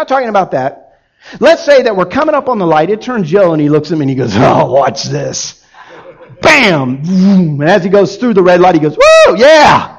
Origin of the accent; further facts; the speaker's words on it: Miami, Florida, United States; now in Dallas, United States; I grew up in Miami, and everything in Miami is on a grid.